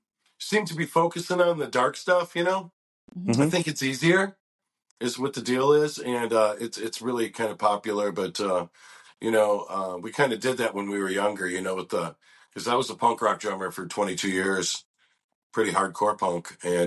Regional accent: Flint, Michigan, United States; And I'm from Flint, Michigan, which is an incredibly oppressed area.

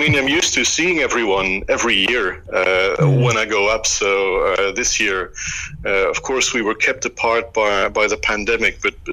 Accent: Flanders, Belgium; first language Dutch; English is a second language; So I'm Flemish. My native language is Dutch.

